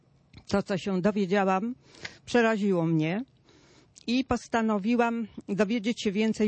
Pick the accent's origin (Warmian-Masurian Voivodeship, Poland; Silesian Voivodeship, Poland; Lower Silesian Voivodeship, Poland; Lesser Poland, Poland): Warmian-Masurian Voivodeship, Poland; Olsztyn; ponieważ urodziłam się tutaj, jestem olsztynianką od urodzenia, nie wyobrażam sobie, że mam gdzieś stąd uciekać.